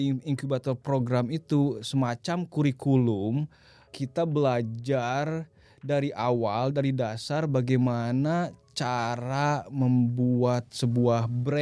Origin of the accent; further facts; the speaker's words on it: Bandung, West Java, Indonesia; kalau ini Bandung, saya asal Bandung